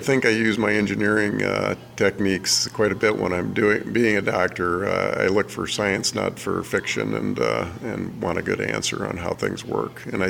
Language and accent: English; Lamar, Colorado, United States; This is my hometown. They needed a doctor, and so I was coming back.